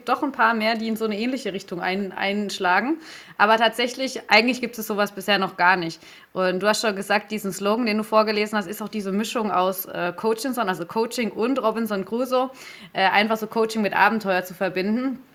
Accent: Adelsheim, Baden-Württemberg, Germany; born or raised there; also born or lived in Stuttgart

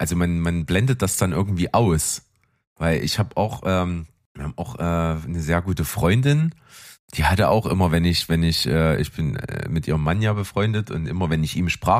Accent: Saxony, Germany; Ich bin ja nun mal gebürtiger Sachse und aufgewachsen in Sachsen

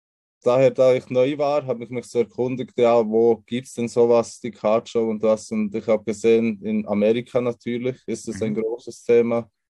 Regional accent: Münchenbuchsee, Bern, Switzerland; born there; now in Solothurn, Switzerland; Nee, geboren bin ich in der Nähe von Bern, in München-Buchse. Okay. Und okay. Bin jetzt seit einem Jahr, eineinhalb Jahre circa in Solothurn.

